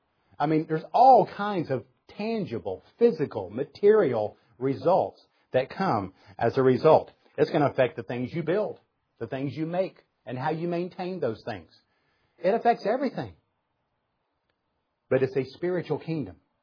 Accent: the South, United States; So this is where it really helps being the Southerner.

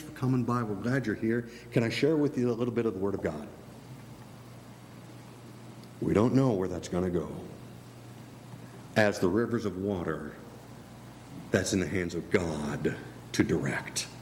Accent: Minnesota, United States; born there; This was actually where I was born. But not in northern Minnesota, but I was born in Minnesota.

